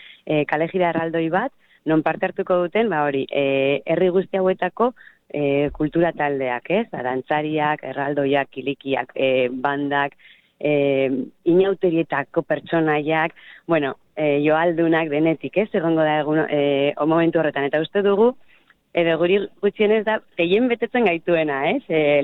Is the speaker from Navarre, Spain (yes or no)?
yes; Tafalla, Navarre, Spain; motorre hori Tafallakoak gara denak